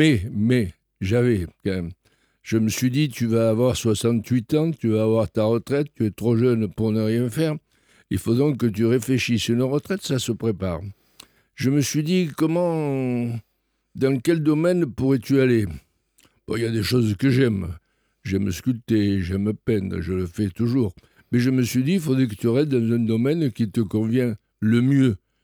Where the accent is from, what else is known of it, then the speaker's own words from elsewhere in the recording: Molière, Constantine Province, Algeria; born there; Je suis né en Algérie, à Molière-Boukaïd, dans le Constantinois.